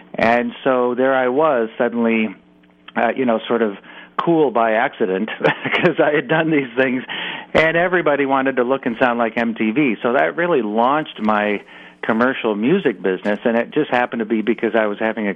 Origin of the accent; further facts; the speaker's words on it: Omaha, Nebraska, United States; lots of images of growing up in Omaha and pictures of the family